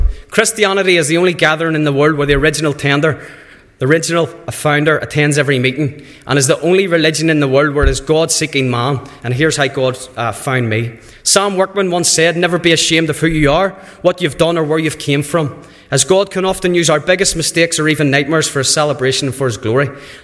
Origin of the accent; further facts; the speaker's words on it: Rathcoole, Ireland; I was born and reared in Rathcoole, later moving to Monkstown.